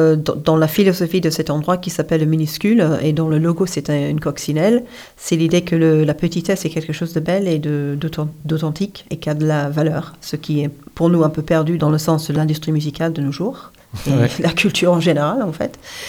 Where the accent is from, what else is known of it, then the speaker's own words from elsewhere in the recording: United States; j'ai grandi en partie aux États-Unis.